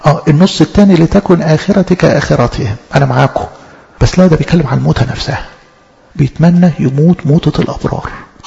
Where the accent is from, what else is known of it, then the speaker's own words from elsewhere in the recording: Alexandria, Alexandria Governorate, Egypt; يعني عندنا في اسكندرية في مصر يسموه صوان صالة عزاء